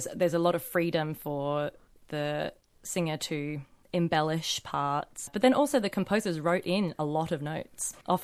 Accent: Echuca, Victoria, Australia; because I grew up in Echuca. There wasn't that much opera there.

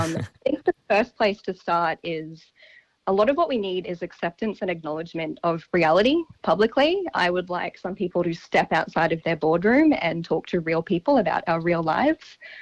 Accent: Gladstone, Queensland, Australia; So I work as a community campaigner in Gladstone, my hometown, And essentially every day I'm having conversations with other locals like myself about the future of our local industry jobs.

